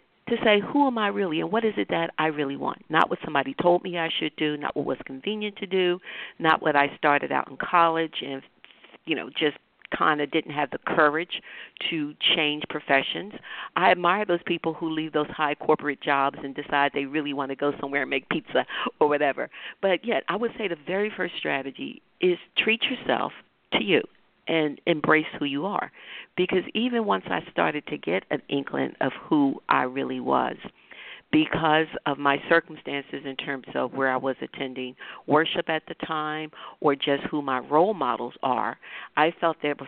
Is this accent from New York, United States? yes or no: no; Philadelphia, Pennsylvania, United States; I grew up in West Philadelphia, and at that time it was a nice working-class neighborhood.